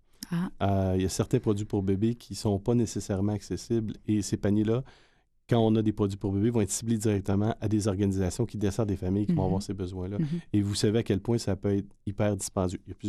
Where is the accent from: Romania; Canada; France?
Canada; Quebec; Moi, je viens de la région de Gaspésie.